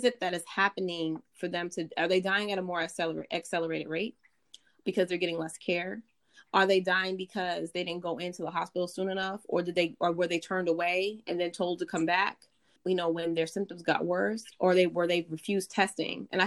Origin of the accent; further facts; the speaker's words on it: Pennsylvania, United States; I myself grew up in a neighborhood, and the closest steel mill, because I'm from Western Pennsylvania, was maybe, what, 3-5 miles down the street?